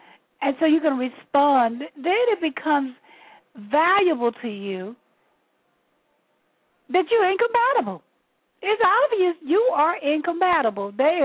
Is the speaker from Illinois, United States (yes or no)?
no; Memphis, Tennessee, United States; now we're going to go to 901, my hometown. Area code 901-289, Memphis, Tennessee.